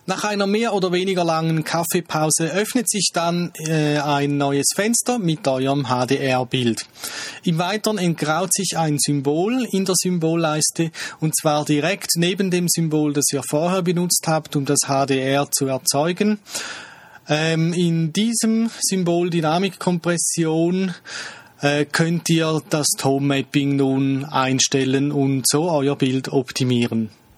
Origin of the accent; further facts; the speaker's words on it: Switzerland; vielleicht hört man es ein bisschen. Ich komme aus der Schweiz, ich lebe hier und wirke in der Nähe von Zürich.